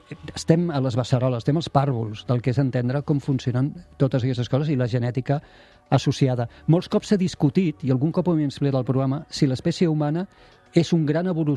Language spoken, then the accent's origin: Catalan; Tarragona, Catalonia, Spain; born there; jo sóc nascut a Tarragona, com saps, i a més tinc tots els meus cosins són del Serrallo, i per tant família de pescadors